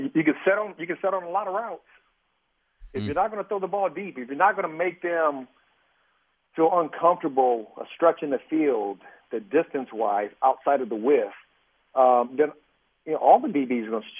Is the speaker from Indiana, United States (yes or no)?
yes; Indiana, United States; that I even went through, growing up in Indiana